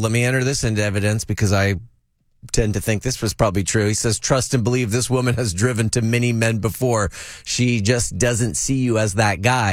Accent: Vallejo, California, United States; born there; I was born in Vallejo. I can rep it.

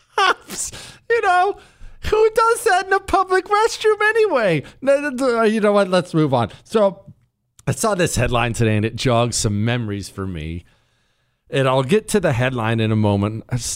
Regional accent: Montana, United States; I grew up in Montana, and maybe it's changed since then. But I will tell you, as a rule in Montana, this is not an abnormality.

